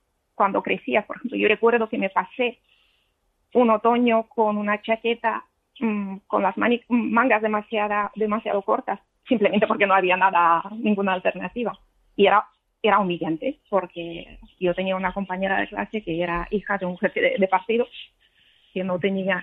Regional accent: Moldova; Spanish is a second language; moved away as an adult; now in Spain; Sí, yo soy de Moldavia y llego a España con 26, pero la Unión Soviética desaparece cuando yo tenía 17.

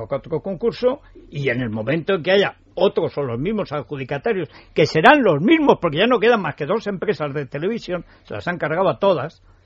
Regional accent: Aragon, Spain; Pero es que hay, al lado de mi pueblo, bajando Albarracín en Gea, que tú conoces esa carretera, que está muy bien

